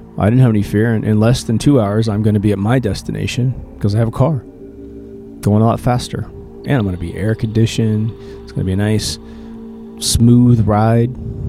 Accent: Kansas, United States; But I remember growing up in Kansas, and when I would drive from my little hometown to the next city over, Wichita, Kansas, it was about 104 miles, I think.

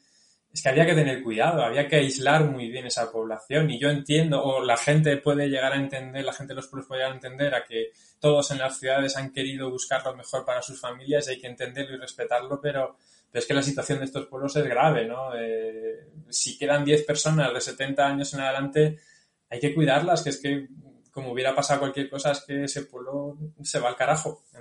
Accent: Sigüenza, Castilla-La Mancha, Spain; Yo soy de un pueblito de Guadalajara, con lo que tú llamarías un pueblo grande, Sigüenza. Son 3.000 habitantes, 3.000, 4.000.

